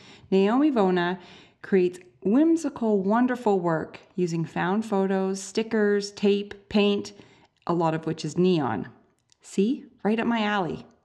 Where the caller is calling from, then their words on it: Canada; and I'm calling her from Canada.